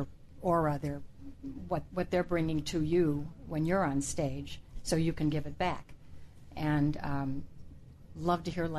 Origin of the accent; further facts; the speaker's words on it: Cleveland, Ohio, United States; born there; also born or lived in Midwest; I was born in Cleveland, Ohio.